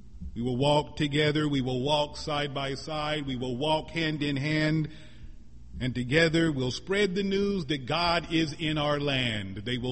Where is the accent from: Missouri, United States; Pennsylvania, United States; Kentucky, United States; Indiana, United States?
Missouri, United States; he was not only the senator from my home state of Missouri, but he was also from my hometown